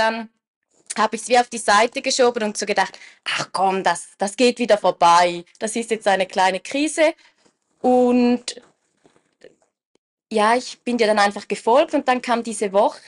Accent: St. Gallen, Switzerland; Ich komme aus der Region St. Gallen.

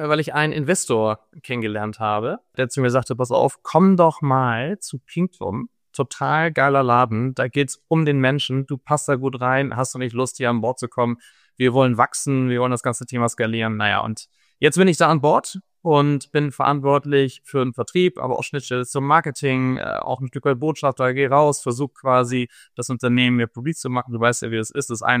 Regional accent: Hamburg, Germany; ich bin geborener, waschechter Hamburger. Also man könnte sagen, cool oder auch langweilig, weil ich tatsächlich in Hamburg geboren bin, in Hamburg Abitur gemacht habe, in Hamburg studiert habe

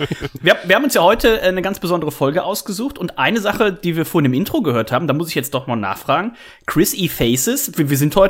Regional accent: Rhineland, Germany; aus meiner Heimat, aus dem Rheinland.

